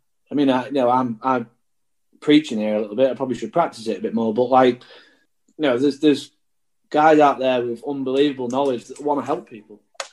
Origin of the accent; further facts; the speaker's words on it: England, United Kingdom; Just because it's the Open, and I'm English.